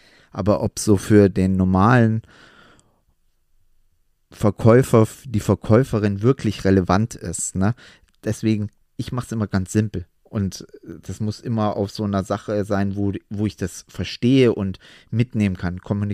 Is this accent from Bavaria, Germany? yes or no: yes; Munich, Bavaria, Germany; Ich komme ja aus München.